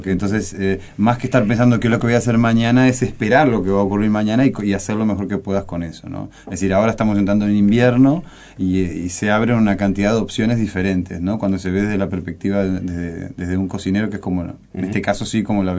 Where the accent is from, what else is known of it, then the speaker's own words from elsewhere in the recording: Uruguay; no me siento extranjero porque soy uruguayo 100%